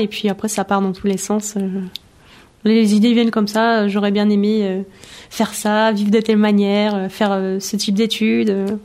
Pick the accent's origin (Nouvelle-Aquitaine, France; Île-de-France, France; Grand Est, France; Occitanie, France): Île-de-France, France; Pontoise; born there; Je suis née à Pontoise, dans le même secteur.